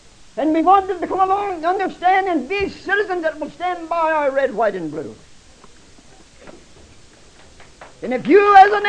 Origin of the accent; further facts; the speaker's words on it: United States; I'm an American citizen, and I'm proud to have this golden opportunity of saying a word.